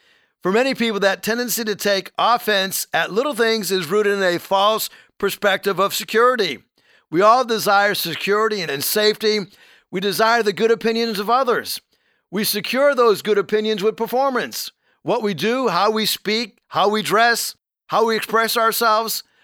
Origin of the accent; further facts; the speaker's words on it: Northeast, United States; I married a Southerner and I'm from the Northeast.